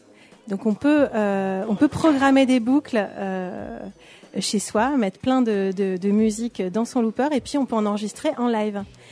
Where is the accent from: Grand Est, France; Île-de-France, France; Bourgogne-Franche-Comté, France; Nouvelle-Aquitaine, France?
Île-de-France, France; Andrézy; Je suis d'Andrézy, c'est okay. limite okay.